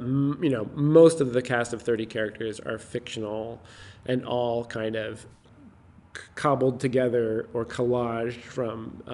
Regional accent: United States; that's incredibly intimidating for me as an American writer who does not speak or read German

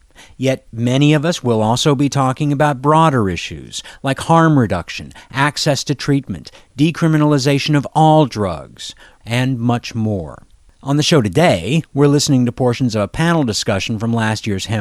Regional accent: Oregon, United States; That's the big concern in my home state of Oregon

